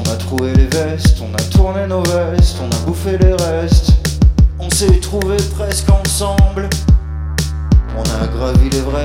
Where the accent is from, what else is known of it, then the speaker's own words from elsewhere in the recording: Lille, Hauts-de-France, France; On vient de Lille. Vous connaissez Lille? C'est vraiment tout au nord.